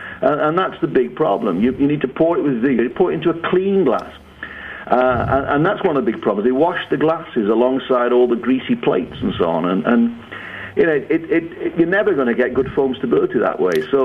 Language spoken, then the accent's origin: English; England, United Kingdom; born there; accent: northern British; Remember, I was born in England.